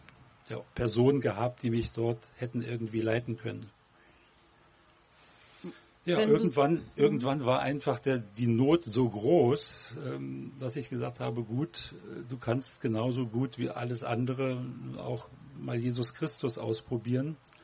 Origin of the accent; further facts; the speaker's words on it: Berlin, Germany; Ich bin in Berlin aufgewachsen, sozusagen noch die Spätfolgen der 68er.